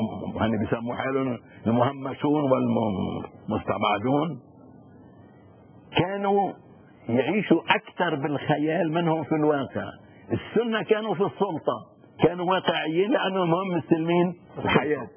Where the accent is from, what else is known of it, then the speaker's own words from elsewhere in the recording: Lebanon; انا كمواطن لبناني واكثر من هيك انا كاستاذ في النبطيه